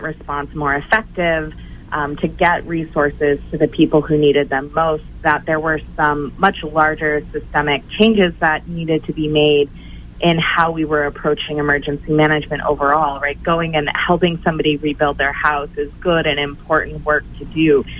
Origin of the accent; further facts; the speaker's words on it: Maine, United States; So I grew up on the East Coast in Maine